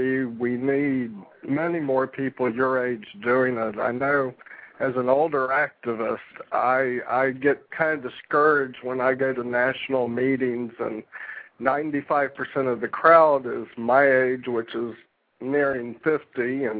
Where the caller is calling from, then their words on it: Florida, United States; down in Florida.